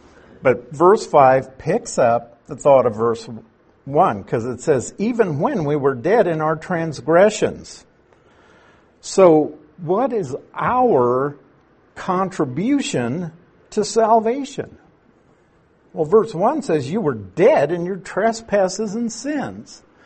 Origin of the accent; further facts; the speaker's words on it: Nebraska, United States; I use Warren Buffett because I'm from Nebraska.